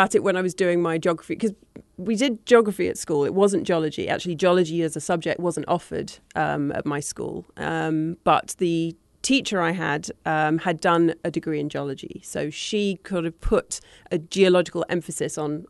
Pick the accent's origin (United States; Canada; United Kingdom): United Kingdom; Greenwich, London; Absolutely. Yes, growing up in Greenwich, big maritime history there as well.